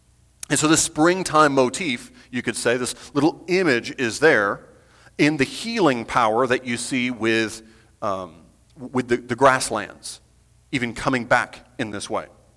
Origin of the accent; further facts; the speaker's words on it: Michigan, United States; I grew up in Michigan, and I like to tell people that Michigan is number two in everything.